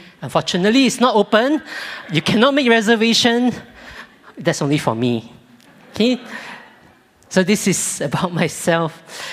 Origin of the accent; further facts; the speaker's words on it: Ipoh, Perak, Malaysia; So Joyce is a Singaporean and I'm from Ipoh. So, if you know Ipoh, I'll describe Ipoh as a place of flowing kopi and good food.